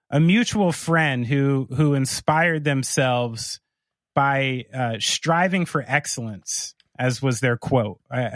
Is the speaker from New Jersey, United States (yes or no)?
yes; New Jersey, United States; I'm from New Jersey and I'm lying here in Badlands National Park.